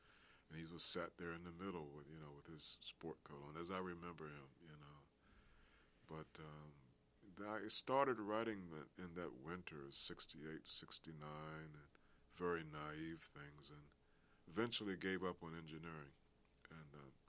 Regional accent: Baltimore, Maryland, United States; Well, I was born in Baltimore in 1951, and my parents were part of the Great Migration. So they came to Baltimore from Virginia and North Carolina.

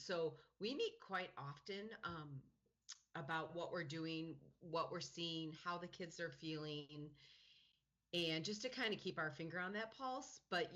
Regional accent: Pleasant Prairie, Wisconsin, United States; Yes, I'm from Pleasant Prairie

